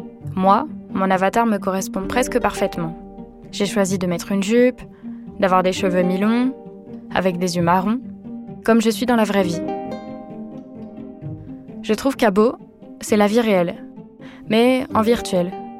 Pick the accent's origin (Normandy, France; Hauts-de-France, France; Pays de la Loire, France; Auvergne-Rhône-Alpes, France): Pays de la Loire, France; J'ai grandi en Vendée.